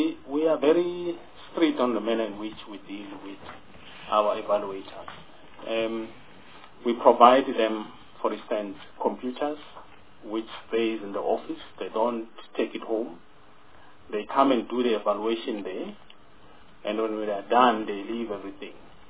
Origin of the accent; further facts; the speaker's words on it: Mpumalanga, South Africa; I'm also from Mpumalanga